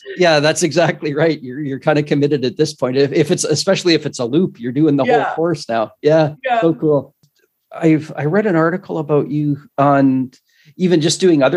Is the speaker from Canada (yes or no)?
yes; Canada; Being Canadian, I missed the details there.